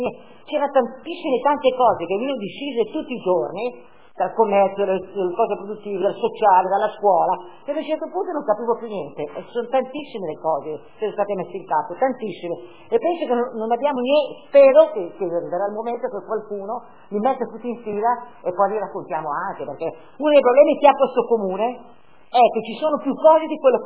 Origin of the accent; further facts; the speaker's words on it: Tuscany, Italy; io che sono toscana e che ho una casa dei nonni lì